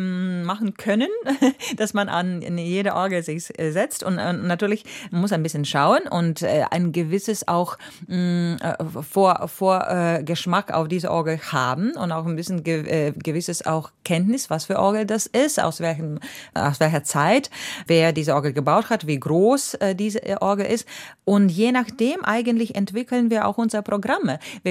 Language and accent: German; Rezekne, Latgale, Latvia; German is a second language; moved away; also born or lived in Riga / Stuttgart / London; Und davor natürlich meine Heimat, Resekne, ganz lange auch.